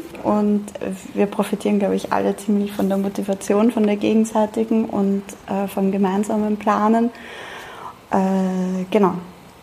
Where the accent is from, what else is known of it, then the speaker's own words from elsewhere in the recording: Klosterneuburg, Lower Austria, Austria; Ich komme ursprünglich aus Klosterneuburg, das ist gleich neben Wien. Nach über viele, viele verschiedene Wege habe ich da jetzt in die Südoststeiermark gebracht.